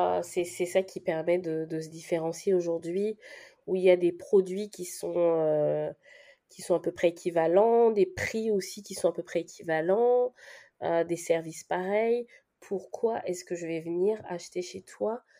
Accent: Gabon; born there; Moi, je suis née au Gabon.

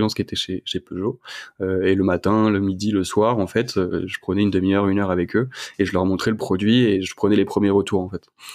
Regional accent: Meudon, Île-de-France, France; moi, j'ai grandi à Meudon, donc dans le 92

